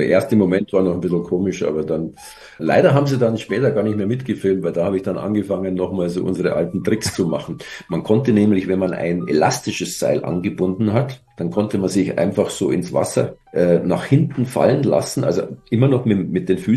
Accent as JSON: {"language": "German", "town": "Munich", "region": "Bavaria", "country": "Germany", "tie": "born or raised there", "said": "bin ich so halb Schwabinger, halb Maxvorstädter. Ah. Also ich bin so ziemlich an der Grenze zum Siegestor da geboren, an der Kalbachstraße."}